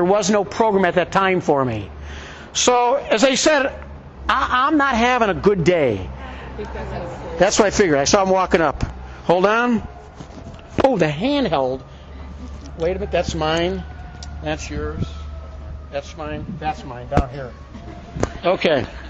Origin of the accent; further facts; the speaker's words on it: Cleveland, Ohio, United States; I love my hometown of Cleveland. It's my home.